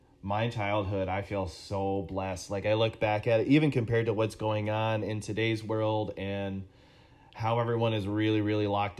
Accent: Grand Haven, Michigan, United States; born there; I was born in Grand Haven Hospital.

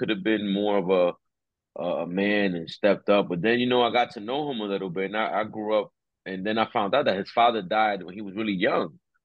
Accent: Dominican Republic; And then we come from Dominican Republic.

